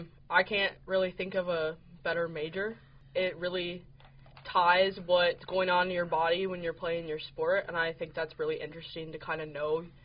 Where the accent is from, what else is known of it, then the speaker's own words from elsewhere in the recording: Grayling, Michigan, United States; I grew up in Grayling, Michigan, not Gaylord.